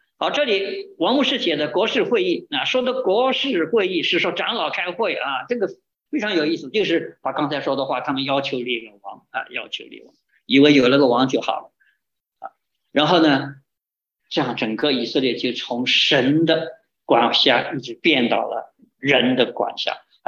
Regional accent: China; 我们从大陆来的人看到啊

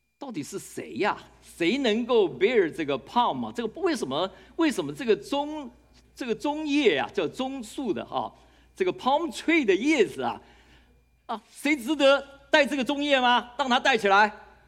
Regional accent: Taiwan; 那么我从台湾来，我那个时候来的时候呢，还没有拿到正式的博士文凭啊。那我来这边是做博士后研究

